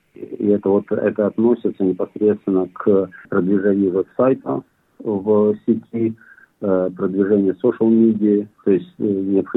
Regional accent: Bila Tserkva, Kyiv Oblast, Ukraine; now in Australia; Мы с Украины. Очень такой город, он сам по себе небольшой, но очень красивый, белая церковь.

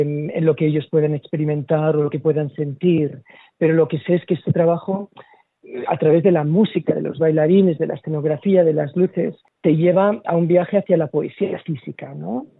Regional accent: Barcelona, Catalonia, Spain; born there; moved away; also born or lived in London, United Kingdom; empezamos una gira en Barcelona, donde está mi familia y donde yo nací. De Barcelona nos fuimos a Londres, donde yo viví 20 años

